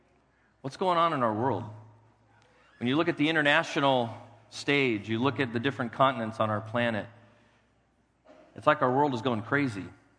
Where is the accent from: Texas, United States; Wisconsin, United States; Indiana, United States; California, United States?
California, United States; Carmichael; Here in Carmichael, I grew up in Carmichael, and Carmichael is changing